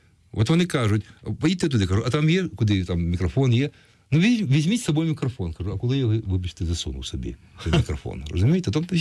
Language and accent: Ukrainian; Kyiv, Ukraine; born there; first language Russian; Ukrainian is a second language; Я насправді народився в Києві. Я спочатку російськомовна людина. І тому просто я для себе колись вирішив, що я українець.